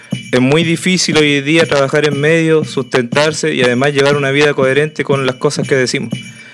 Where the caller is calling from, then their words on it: Temuco, Araucanía, Chile; acá de Temuco, territorio mapuche, conquistado por el Estado chileno en estos momentos.